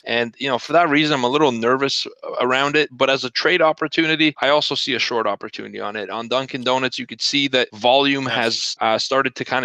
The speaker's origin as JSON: {"language": "English", "country": "Canada", "said": "So I'm from Canada, actually. We're located in Toronto"}